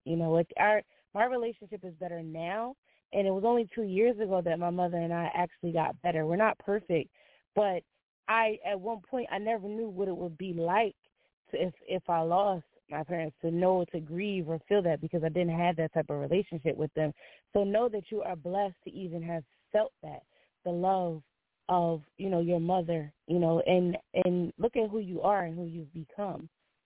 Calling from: New Jersey, United States; I'm calling from Jersey.

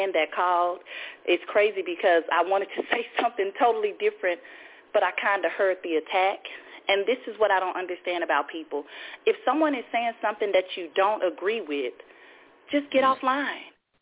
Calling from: Fort Worth, Texas, United States; Hi, I'm calling from Fort Worth.

